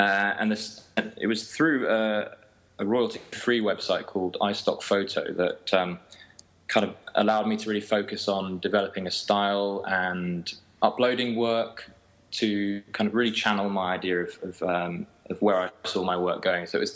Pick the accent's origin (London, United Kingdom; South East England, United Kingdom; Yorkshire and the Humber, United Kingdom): London, United Kingdom; I always tell people that I'm from London. But I'm basically from the UK. I've got an Austrian mother and an English father, so if that might clarify things. But I'm basically English.